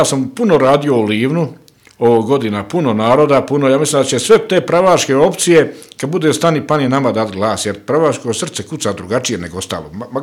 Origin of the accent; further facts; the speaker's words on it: Croatia; Ja volim svakog Hrvata, ja sam integralni Hrvat